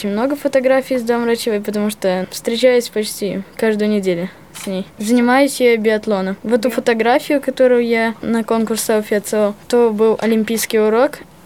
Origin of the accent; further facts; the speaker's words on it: Minsk, Belarus; я из Минска, в Беларуси живу.